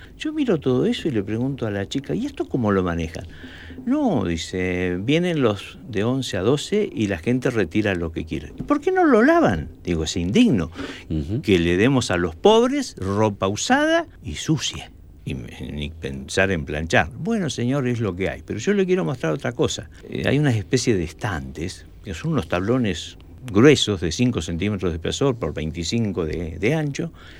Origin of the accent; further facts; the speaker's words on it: San Martín de los Andes, Neuquén, Argentina; porque soy de San Martín de los Andes